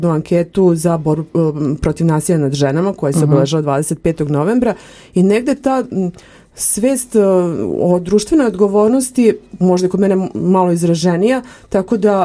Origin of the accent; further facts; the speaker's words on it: Belgrade, Serbia; now in Loznica, Serbia; rođena sam u Beogradu, tamo sam odrasla, tamo sam se školovala, ali vezala sam se za Loznicu